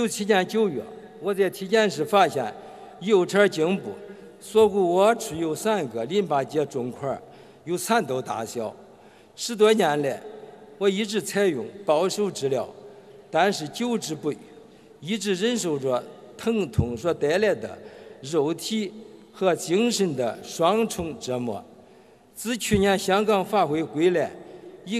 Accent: Henan, China; 我来自河南，是一名老中医，从事临床医务工作已经50年了。

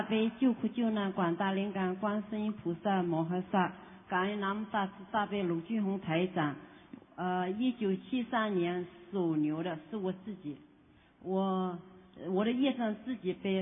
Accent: Austria; 我是奥地利来的，已经退休了，已经4-5年了

